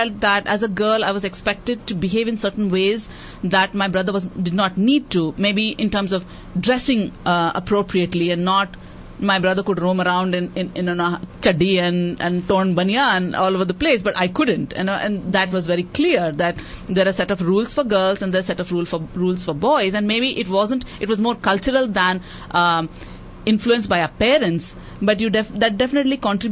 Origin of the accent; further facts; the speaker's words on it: India; Growing up in India